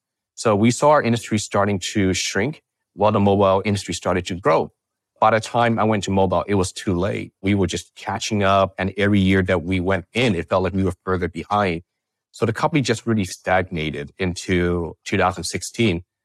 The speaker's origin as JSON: {"language": "English", "region": "California", "country": "United States", "tie": "born or raised there", "said": "You know, I grew up in the Bay Area. And my parents were immigrants and they worked really hard."}